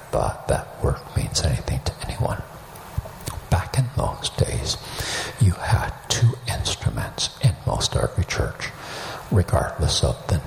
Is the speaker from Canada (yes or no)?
yes; Canada; now in United States; I was born in Canada, raised initially in Canada, then moved to the United States.